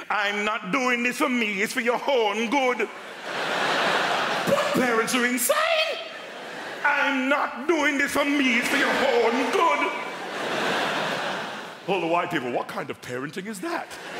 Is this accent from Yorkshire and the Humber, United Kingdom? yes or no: no; Dudley, West Midlands, United Kingdom; I grew up in Dudley, in the West Midlands.